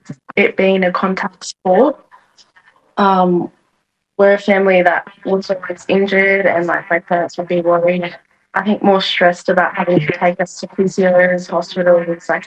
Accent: Penrith, New South Wales, Australia; born there; And I was born in Penrith, in a community hospital to be specific, here in Australia.

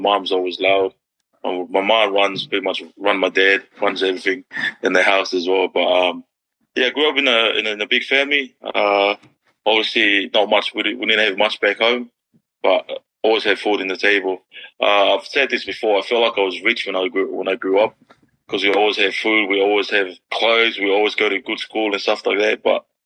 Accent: Tongatapu, Tonga; born there; I was born in Nogalofa Tofua, the hospital in Tongatapu. I'm the baby of the family. We've got six of us. I've got four boys and two girls. And I grew up in a big family.

